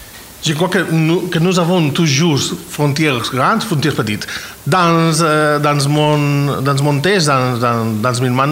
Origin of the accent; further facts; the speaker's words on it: Balearic Islands, Spain; French is a second language; je suis simplement un écrivain catalan et je suis, logiquement, indépendantiste. Mais je suis de Mallorca.